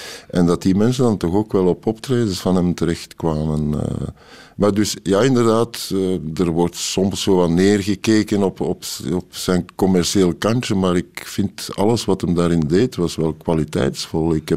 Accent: Flanders, Belgium; dan wij Vlamingen

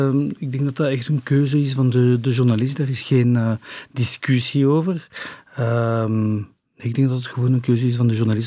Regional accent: Wavre, Walloon Brabant, Belgium; Dutch is a second language; Ja, ik kom van Waver.

